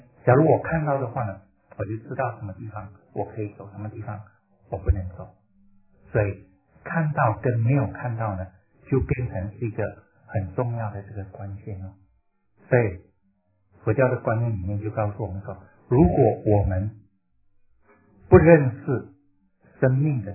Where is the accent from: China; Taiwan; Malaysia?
Malaysia; 我们做华人，我从马来西亚过来，